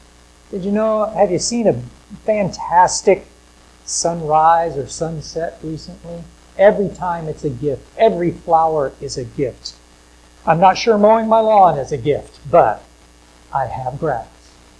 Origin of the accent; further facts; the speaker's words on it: United States; I'm an American, and I appreciate America, and I know the freedoms that I have